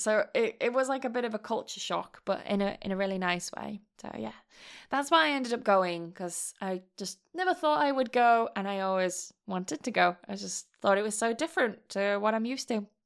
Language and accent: English; United Kingdom; now in Spain; for me, as a Brit, seeing people actually being fucking nice and being polite, it was like, this is really nice.